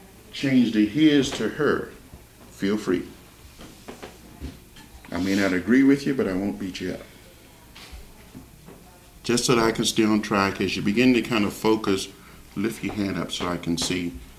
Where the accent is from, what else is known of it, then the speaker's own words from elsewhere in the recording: New Orleans, Louisiana, United States; moved away as an adult; now in Washington, United States; I'm basically from New Orleans, Louisiana. I was born there, lived there for 24 years, and was uprooted by the military and transplanted in Washington State